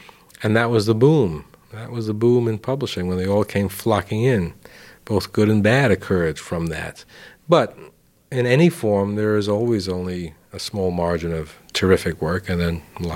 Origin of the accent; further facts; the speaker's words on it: New York, United States; When I was growing up in New York, an illustrator could do illustrations for Esquire magazine